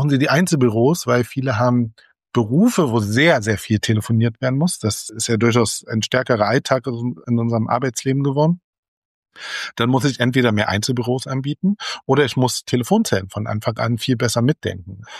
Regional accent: Magdeburg, Saxony-Anhalt, Germany; Ja, wir sind ein stolzes Völkchen hier in Magdeburg

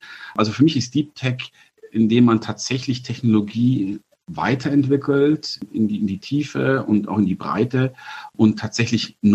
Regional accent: Amberg, Bavaria, Germany; moved away as an adult; also born or lived in Belgium / Paris; also ich bin gebürtig aus Amberg, ja, also ich geboren, genau. Und ich bin ja mit 18 schon von hier weggezogen und war faktisch länger weg, als ich tatsächlich hier war in der Region

